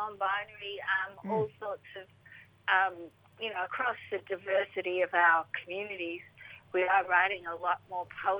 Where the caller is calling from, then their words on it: Melbourne, Victoria, Australia; I'm speaking today from Wurundjeri, from the land of the Wurundjeri peoples, on the East Kulin Nations of Naam, Melbourne.